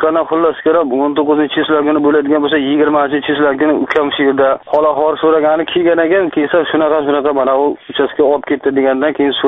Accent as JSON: {"language": "Uzbek", "town": "Navoiy", "region": "Navoiy Region", "country": "Uzbekistan", "said": "Aytdim, men Navoiydanman, sen qaydasan?"}